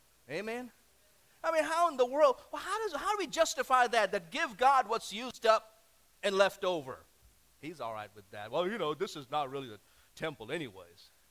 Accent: India; Now I come from India, so maybe that's what it is.

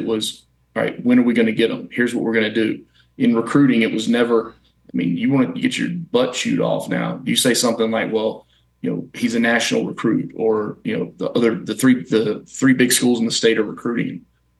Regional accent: Birmingham, Alabama, United States; I'm from Birmingham, and we were actually at home for Christmas

